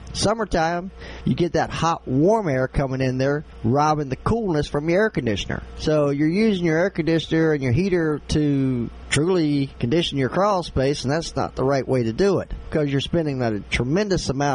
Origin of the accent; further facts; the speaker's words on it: Louisiana, United States; Ever since we were small and growing up, and I'm not going to tell you my age, I grew up down in Louisiana where I grew up at.